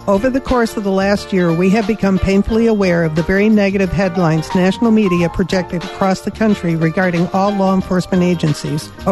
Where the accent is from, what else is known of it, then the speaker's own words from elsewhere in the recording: Chicago, Illinois, United States; Well, I'm from Chicago, and I've seen a lot of snow